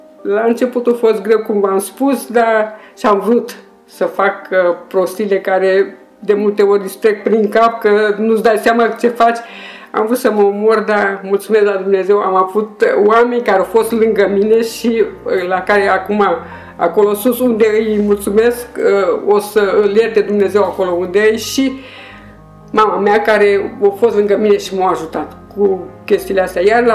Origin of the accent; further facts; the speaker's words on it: Oradea, Bihor County, Romania; sunt din Oradea